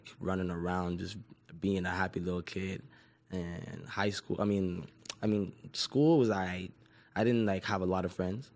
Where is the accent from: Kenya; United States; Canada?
Canada; Toronto, Ontario; I was born in Toronto. And then I went around from places like the Yorkdale area, if you ever heard of Yorkdale before. It's like a mall right in the North York region. So I was around there.